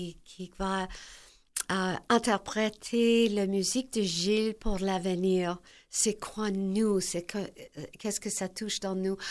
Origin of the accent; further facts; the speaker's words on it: Quebec City, Quebec, Canada; pourquoi je suis Québécois, que je reste à Québec. Je suis née ici, c'est sûr, mais je suis Québécois.